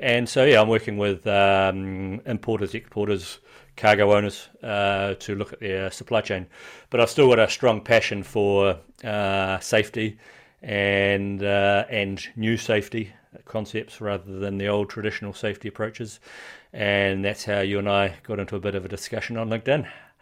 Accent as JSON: {"language": "English", "country": "New Zealand", "moved": "yes", "lives_now": "Hamburg, Germany", "said": "Okay, so I'm a Kiwi living here in Hamburg, Germany."}